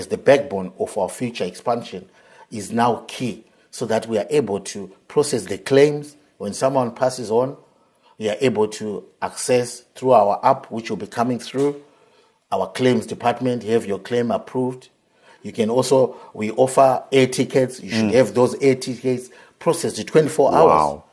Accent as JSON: {"language": "English", "town": "Rusape", "region": "Manicaland", "country": "Zimbabwe", "tie": "born or raised there", "said": "So growing up in Rusape, you know, my dad was, we are originally from Mozambique, you know, surprise, surprise. So my grandfather came through into Zimbabwe, settled in Rusape, as a chef for the Cohen family."}